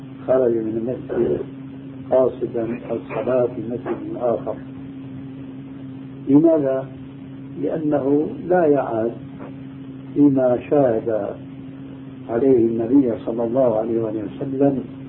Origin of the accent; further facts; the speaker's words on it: Syria; وهذا كان عندنا في سوريا شيء كبير منه